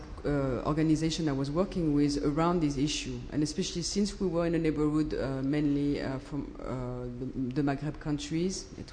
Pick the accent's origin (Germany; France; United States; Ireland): France; I am from France, but I'm living here now since a year and a half. I lived in the past here for 10 years